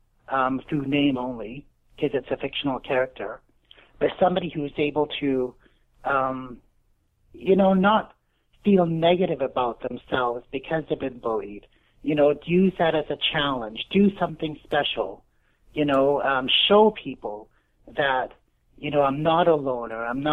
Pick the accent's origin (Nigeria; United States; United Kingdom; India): United Kingdom; England; born there; I'm from England. I was born in England. I've been back to England a few times, but I've never been, to mainland Europe.